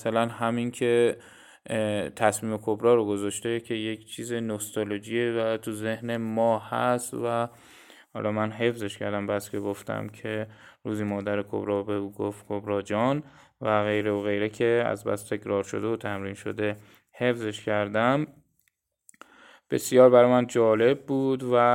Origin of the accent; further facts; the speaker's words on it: Khuzestan, Iran; accent: Khuzestani; توی خوزستان بزرگ شدم و ما خوزستانی‌ها اصولا یه لهجه هر رو خیلی بد تلفظ میکنیم